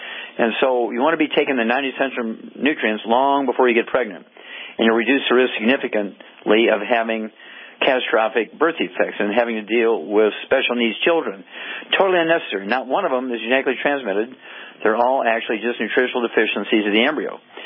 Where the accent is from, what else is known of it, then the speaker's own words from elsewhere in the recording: Missouri, United States; let's go out to my home state, Missouri, and Carrie.